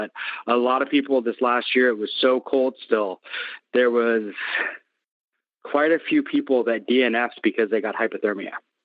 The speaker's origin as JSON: {"language": "English", "town": "Seattle", "region": "Washington", "country": "United States", "said": "It's like, you know, going to Hawaii, it's hot and humid, and I'm from Seattle, so I'm not used to hot and humid."}